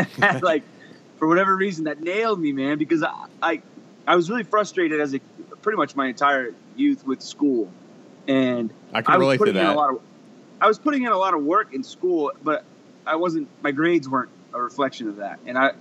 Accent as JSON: {"language": "English", "region": "Washington, D.C. area", "country": "United States", "tie": "born or raised there", "said": "but I grew up in the Beltway of DC, and so the military and the government was kind of all around me."}